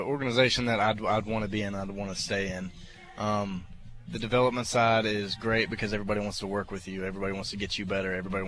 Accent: Mississippi, United States; I know that's interesting considering I'm from Mississippi.

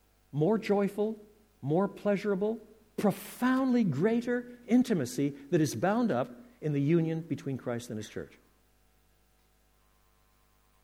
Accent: Canada; born there; although I was born in Canada, my father was born in Northern Ireland. My mother was born in England. So I come from an island race.

